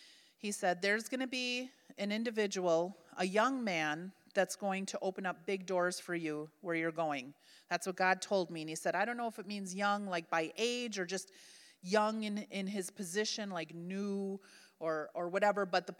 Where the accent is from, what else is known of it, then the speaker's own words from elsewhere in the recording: Milwaukee, Wisconsin, United States; moved away as an adult; now in Odessa, Ukraine; It feels like Milwaukee." I grew up in Milwaukee, so, you know, we feel right at home in Odessa.